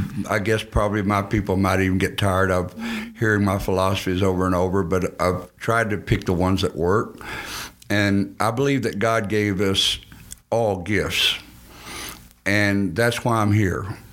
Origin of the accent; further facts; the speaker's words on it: Paris, Texas, United States; And we left that in Paris, Texas, my hometown, mm-hmm. where I used to go and play basketball. And that's a good feeling to be able to do that for your hometown area.